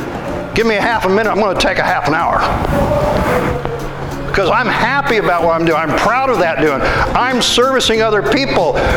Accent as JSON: {"language": "English", "region": "Missouri", "country": "United States", "said": "I'm from Missouri, from the Midwest, we call it a mealy mouth."}